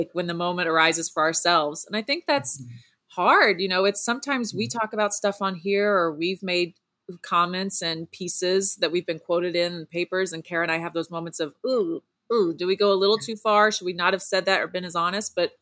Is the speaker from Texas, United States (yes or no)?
yes; Texas, United States; Girl, I'm from Southeast Texas, so I know that humidity and I know that heat